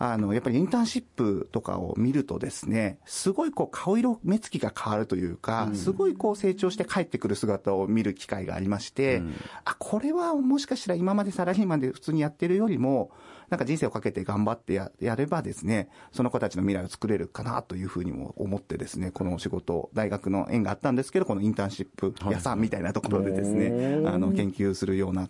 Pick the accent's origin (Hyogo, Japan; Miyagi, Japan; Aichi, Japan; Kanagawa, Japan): Aichi, Japan; Nagoya; まあ、地元が名古屋だったんでいたんですけれども